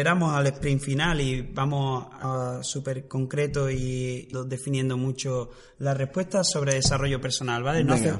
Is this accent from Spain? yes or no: yes; southern Spain, Spain; somos españoles y los que somos